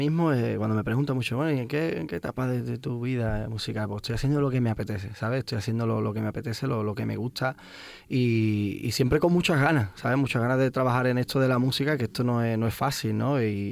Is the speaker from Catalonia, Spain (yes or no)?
no; Mairena del Alcor, Andalusia, Spain; que yo soy de Mairena del Arcó